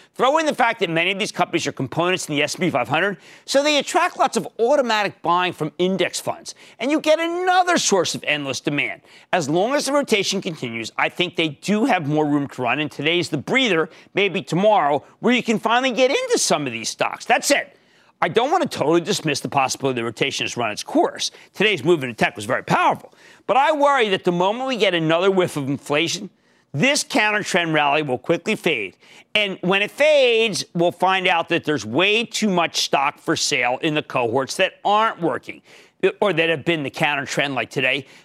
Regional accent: New Jersey, United States; Let's go to Gregory in my home state of New Jersey.

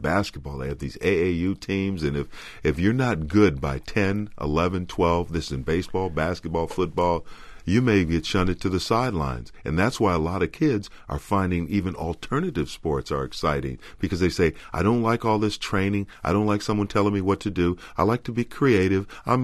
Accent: St. Paul, Minnesota, United States; St. Paul I grew up

